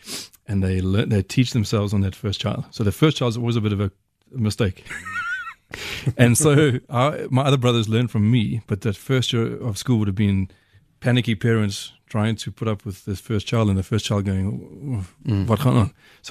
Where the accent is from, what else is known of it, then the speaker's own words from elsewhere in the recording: Durban, KwaZulu-Natal, South Africa; Yes, happily, we're all from Durban, born and raised.